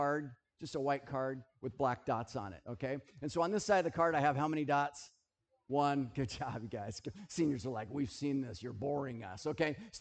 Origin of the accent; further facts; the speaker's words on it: United States; I mean, I'm American. I live in America.